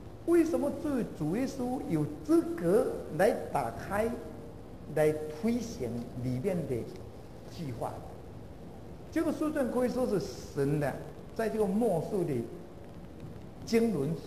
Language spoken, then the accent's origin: Chinese; China; 我们中国人说什么就早被点逮个了